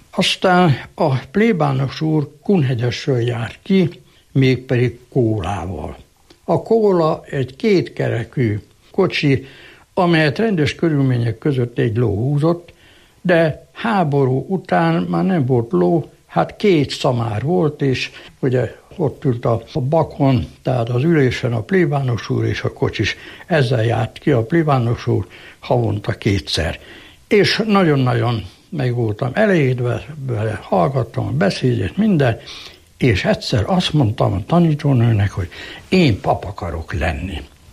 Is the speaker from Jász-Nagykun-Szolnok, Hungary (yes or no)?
yes; Kenderes, Jász-Nagykun-Szolnok, Hungary; és írattam így államilag természetesen, hogy Kenderesen. Hát ott jártam, ott kezdtem járni iskolába.